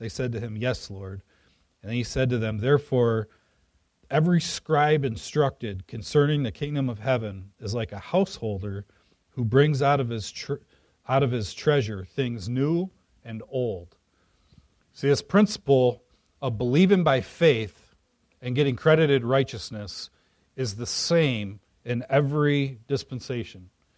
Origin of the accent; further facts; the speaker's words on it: Biloxi, Mississippi, United States; born there; Air Force brat, born in Biloxi, Mississippi.